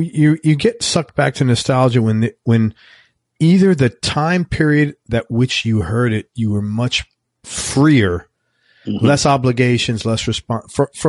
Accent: Bronx, New York, United States; That's funny just saying truck because I'm from the Bronx.

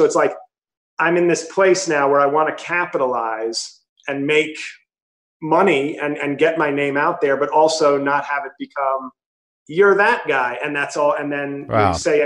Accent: New York City, New York, United States; now in New Jersey, United States; I'm from New York City, but I now live in Jersey, moved out of the city for the first time, you know, at 40.

